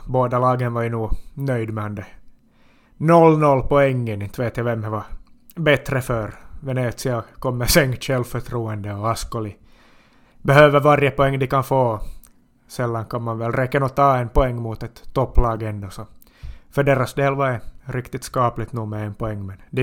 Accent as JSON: {"language": "Swedish", "country": "Finland", "said": "vi är nog finnar"}